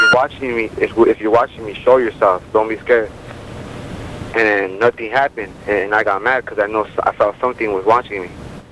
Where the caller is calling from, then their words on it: Avondale, Arizona, United States; I'm calling from Arizona.